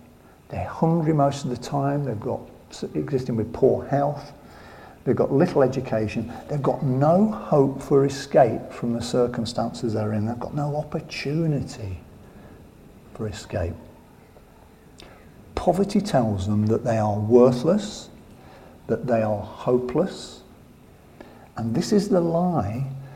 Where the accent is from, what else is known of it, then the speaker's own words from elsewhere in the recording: England, United Kingdom; Well, no, I don't, because we're English and we usually lose, don't we?